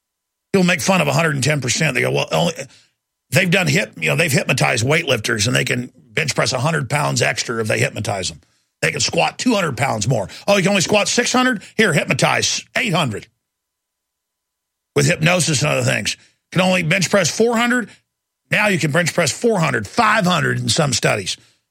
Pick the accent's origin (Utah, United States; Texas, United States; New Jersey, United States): Texas, United States; And the founding of Texas, and I'm an American 110%, and I love this country